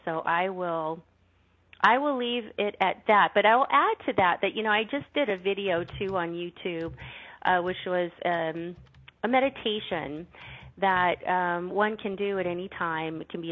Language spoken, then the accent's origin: English; California, United States; my home state of California, something that we go through on a yearly basis